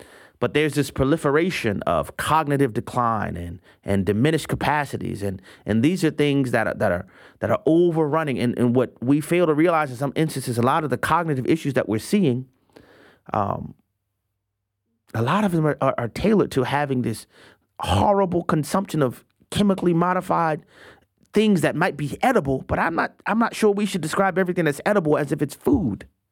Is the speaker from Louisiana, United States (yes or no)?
yes; Louisiana, United States; Phil Robertson, the founder of Duck Dynasty from my home state in Louisiana, passed away in May of 2025 at 79 years old.